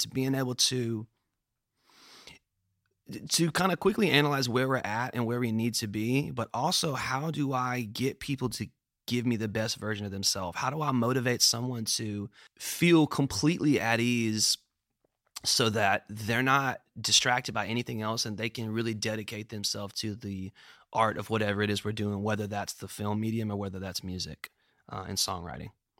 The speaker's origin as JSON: {"language": "English", "town": "Memphis", "region": "Tennessee", "country": "United States", "tie": "born or raised there", "said": "I am. I was born and raised actually like a block or two away from here. I was born on Nelson, which is right around the corner."}